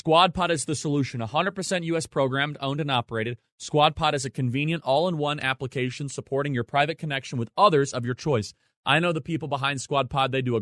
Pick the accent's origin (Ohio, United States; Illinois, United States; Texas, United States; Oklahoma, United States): Illinois, United States; Chicago; I didn't grow up in New York. I grew up in Chicago, but I visited.